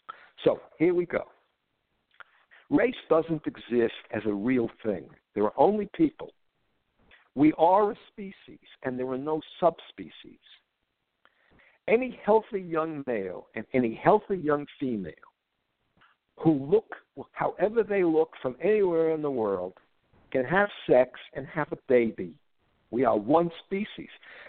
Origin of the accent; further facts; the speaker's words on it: Bronx, New York, United States; I grew up in the Bronx, New York, in a predominantly white neighborhood.